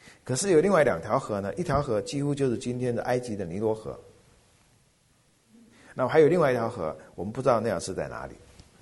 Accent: China

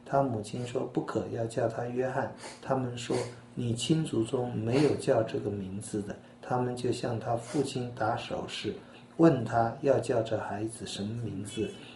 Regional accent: China; 我们中国人有姓有名，最多有个号，我们中国人没有 middle name

